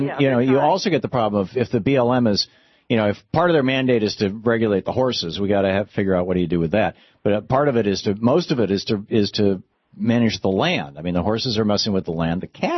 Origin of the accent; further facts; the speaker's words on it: Michigan, United States; also born or lived in Vermont; if it's like when I grew up in Michigan, and when Louise and I lived in Vermont, everybody went hunting in the fall for deer.